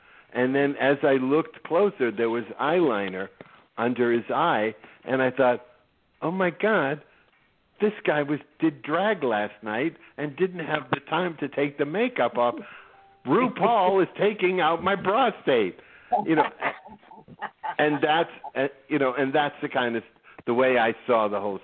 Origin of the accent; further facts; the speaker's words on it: Boston, Massachusetts, United States; accent: Boston; also born or lived in New York; Boston via New York.